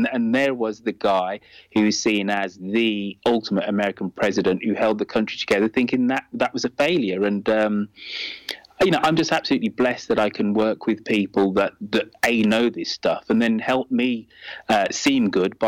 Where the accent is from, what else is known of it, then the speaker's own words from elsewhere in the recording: United Kingdom; I'm British, but I'm a Jamaican parented